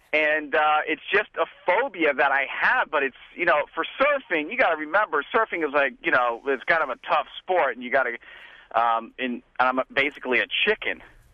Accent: Florida, United States; what I have is I've grew up surfing all my life. I grew up in Florida and loved surfing.

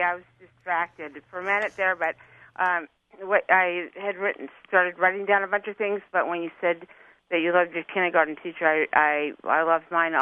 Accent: Michigan, United States; moved away; after I left my hometown in the Upper Peninsula of Michigan

